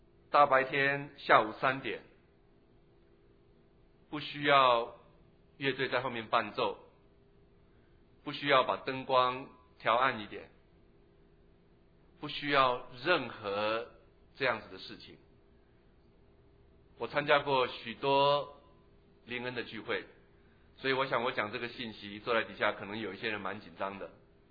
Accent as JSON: {"language": "Chinese", "country": "Taiwan", "tie": "born or raised there", "said": "我小时候在台湾碰到一些乞丐"}